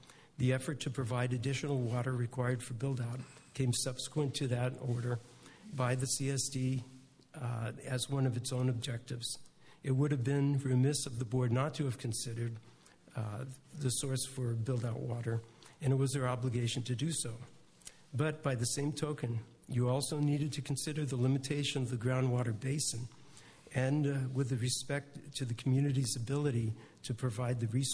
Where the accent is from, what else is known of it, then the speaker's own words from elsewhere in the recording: Los Osos, California, United States; I'm from Los Osos.